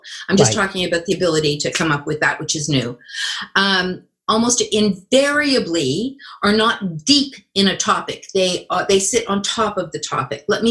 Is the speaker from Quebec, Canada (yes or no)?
yes; Montreal, Quebec, Canada; I grew up in Montreal.